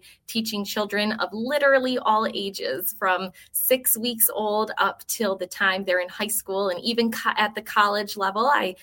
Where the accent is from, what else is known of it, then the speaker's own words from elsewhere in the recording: Muskegon, Michigan, United States; Well, I was born and raised here in Muskegon and very proud of it.